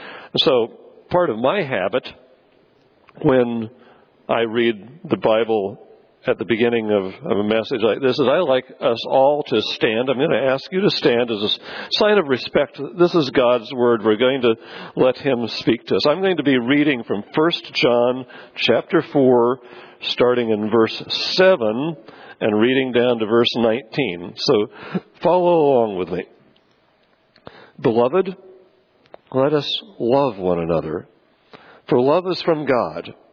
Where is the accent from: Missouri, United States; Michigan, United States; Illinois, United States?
Missouri, United States; I'm from Missouri, which means every once in a while you hear me slip in a y'all.